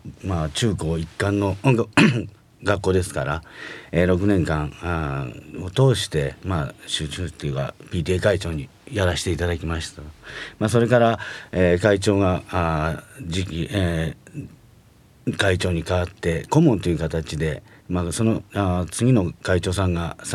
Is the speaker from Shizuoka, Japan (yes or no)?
yes; Shizuoka, Japan; also born or lived in San Antonio, United States; まあ、留学してた時にもやって、また地元静岡へ戻ってきて